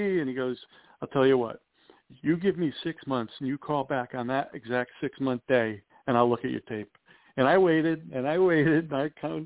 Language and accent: English; Connecticut, United States; So I grew up in Connecticut.